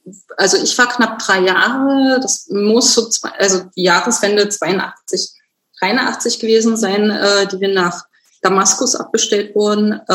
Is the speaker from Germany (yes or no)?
yes; Oberwiesenthal, Saxony, Germany; ich bin in Oberwiesenthal zur Schule gegangen